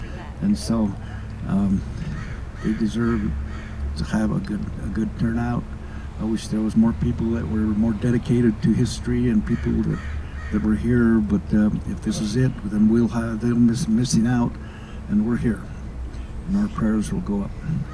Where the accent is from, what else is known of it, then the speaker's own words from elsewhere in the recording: Utah, United States; I was born and raised on the Uintah Ore Reservation. Both my parents are Uncompahgre Ute. And I speak Ute fluently.